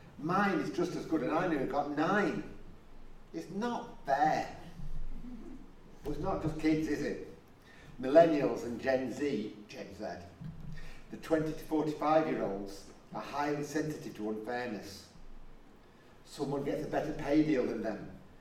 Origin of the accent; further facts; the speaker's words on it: Newcastle, North East England, United Kingdom; moved away; I'm a Geordie, why I? Can you not tell? No, neither can I. I left there a long time ago.